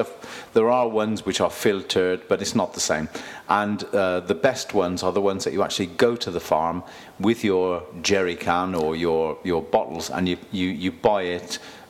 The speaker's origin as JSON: {"language": "English", "region": "South West England", "country": "United Kingdom", "said": "Well, for me, because I'm from Somerset, the obvious one is cider."}